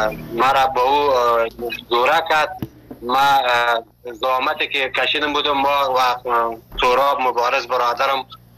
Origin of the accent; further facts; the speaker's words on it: Afghanistan; now in Turkey; ما که اول که از افغانستان آمدیم در یک جای یک شهر مالاتیا